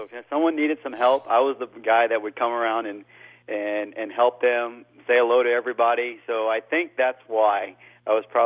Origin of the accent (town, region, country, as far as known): Sanford, Florida, United States; born or raised there